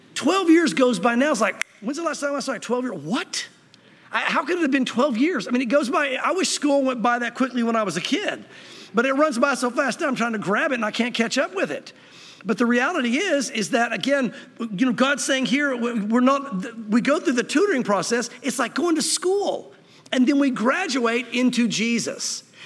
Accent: the South, United States; growing up in the South, I remember as an unbeliever going to church, a religious unbeliever.

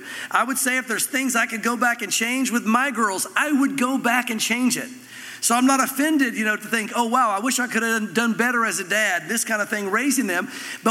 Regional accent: the South, United States; We grew up in the South. A lot of us did.

